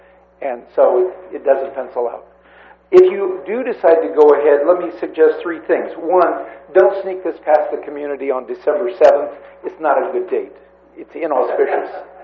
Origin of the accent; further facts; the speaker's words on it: Nipomo, California, United States; I'm from Napomo.